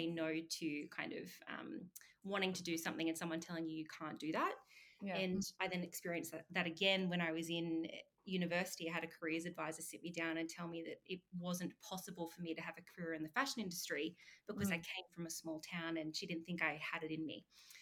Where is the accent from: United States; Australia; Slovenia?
Australia; hey, look, I'm from Australia, but I'll fly to New York and work for you for free if you have me.